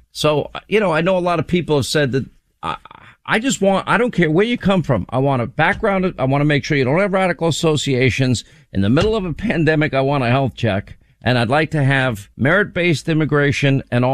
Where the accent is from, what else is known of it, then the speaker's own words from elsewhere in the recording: United States; I don't want to leave the United States ever. I'm an American.